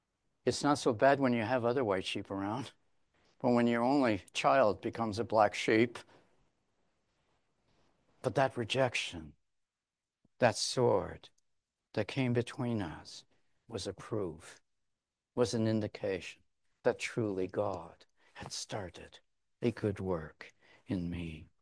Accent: Kapuskasing, Ontario, Canada; I remember on one occasion when I visited my hometown and visited a man that was interested in the gospel, and unbeknownst to me, he worked with my father in the same pulp and paper mill up there in Kapuskasing in northern Canada.

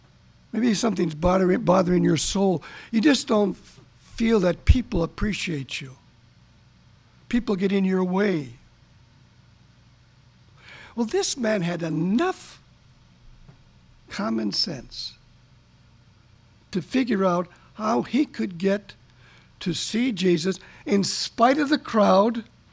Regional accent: Milwaukee, Wisconsin, United States; When we were growing up in Milwaukee, our family didn't really practice any religion.

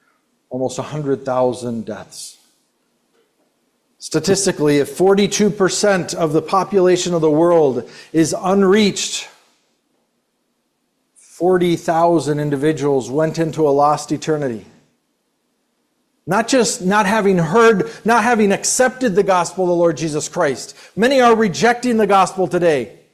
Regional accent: Mexico; moved away as an adult; now in United States; I came here from Mexico. I grew up in Mexico. My wife as well. Three of my four kids were born in Mexico. So we're incomers.

